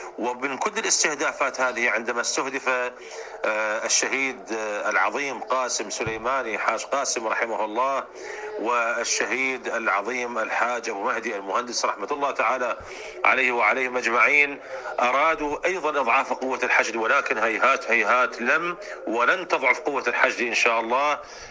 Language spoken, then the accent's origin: Arabic; Iraq; في بلدنا العراق